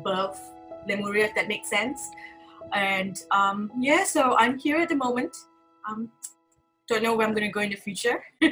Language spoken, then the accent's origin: English; Malaysia; now in Australia; So I was born in Malaysia. I grew up in Malaysia, but I traveled quite a bit. I moved around the world, you know. And finally, you know, destiny brought me here to South Australia.